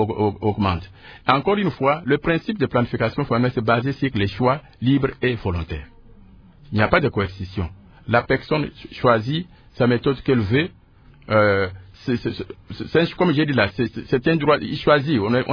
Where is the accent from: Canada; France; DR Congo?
DR Congo; Moi, je suis né à RDC, j'ai grandi à RDC.